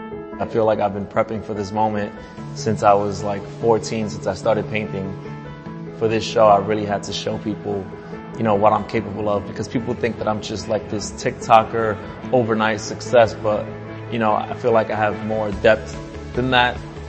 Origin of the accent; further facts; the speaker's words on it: New York, United States; I grew up in New York, and I've been taking the subway since I was a child.